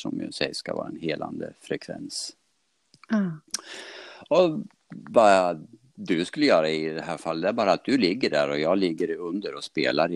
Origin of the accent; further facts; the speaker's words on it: Eskilstuna, Södermanland, Sweden; Jag bor i Högsjö. Jag kommer från Eskilstuna. Men jag bor på ett ställe som heter Högsjö nu utanför Vingåker. Sen tre år tillbaka.